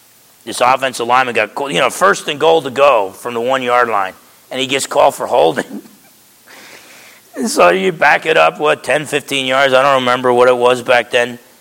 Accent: New Jersey, United States; You know, I complain a lot. I'm from New Jersey. It's my nature to complain.

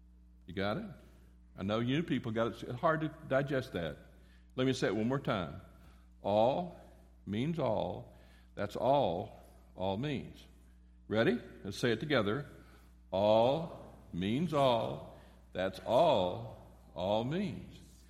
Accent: Florida, United States; I was a freshman from Florida.

